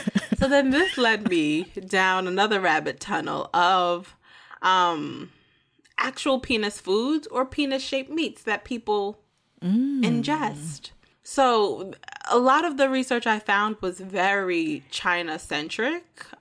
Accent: Ghana; But this is Ghana, and I'm Ghanaian, so I can tell you this was not about to be prioritized

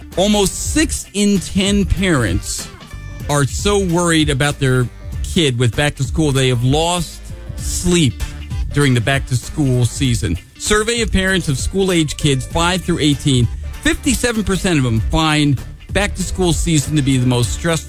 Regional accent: East Coast, United States; Now, again, I'm from East Coast originally.

